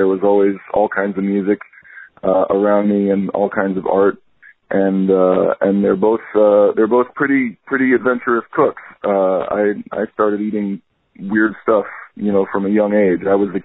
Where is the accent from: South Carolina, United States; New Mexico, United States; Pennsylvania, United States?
New Mexico, United States; Santa Fe; Growing up in Santa Fe, just, you know, of course I didn't realize it at the time because wherever you grow up just seems normal.